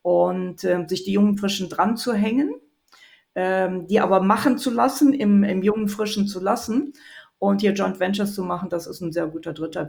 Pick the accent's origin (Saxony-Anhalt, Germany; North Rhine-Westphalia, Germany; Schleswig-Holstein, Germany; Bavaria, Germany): Bavaria, Germany; Munich; wir haben leider hier in Deutschland, in München, ich komme ja aus München, wir haben leider nicht viel Schnee.